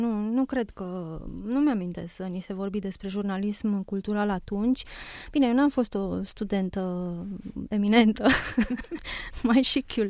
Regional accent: Sibiu County, Romania; accent: Sibiu; cu vocea mea mică și cu accentul meu puternic de siviancă

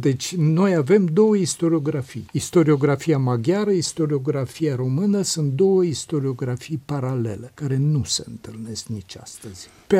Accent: Romania; Noi supraviețuim în Europa ca român, nu ca altceva.

